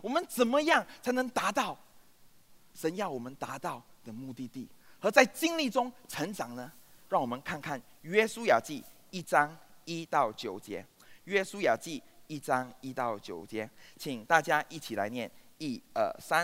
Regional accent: Singapore; 我是个新加坡人。在新加坡我们都要服兵役

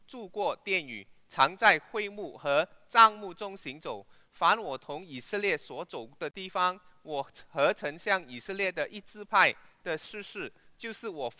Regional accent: Guangdong, China; 我们广东人可以拜年拜到初十五

